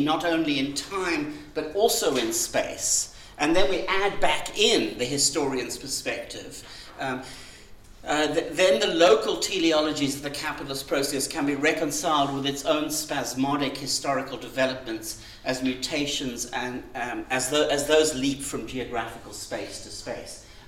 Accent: South Africa; For me, being South African, I tend to think of this in terms

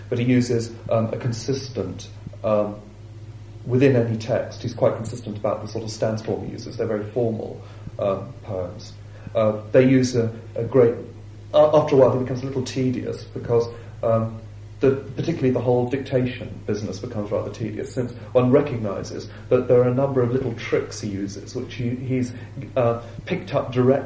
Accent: South West England, United Kingdom; And I'd not been to London before, or lived in a big city. I was brought up on Dartmoor, in fact, so quite isolated circumstances.

